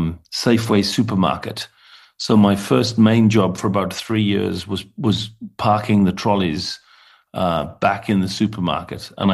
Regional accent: North West England, United Kingdom; moved away; also born or lived in London; So I'm from the very far north of England, from the Lake District. And then I moved down to London

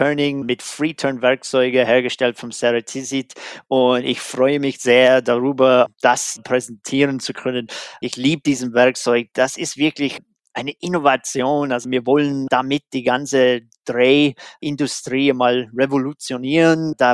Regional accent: United States; German is a second language; heißt in Amerika, da wo ich herkomme

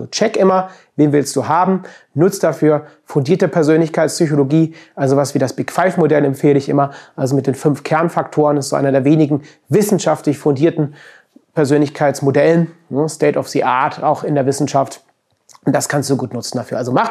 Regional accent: Cologne, North Rhine-Westphalia, Germany; Privat wohne ich aber in Köln und habe auch die letzten Jahrzehnte immer in Köln gewohnt. Also bin Kölsche Jung, komme daher.

